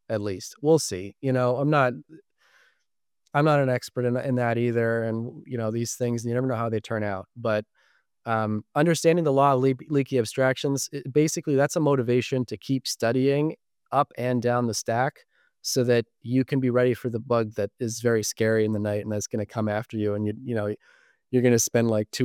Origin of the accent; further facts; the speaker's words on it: New Hampshire, United States; Well, I am from New Hampshire originally, where I'm coming to you from now.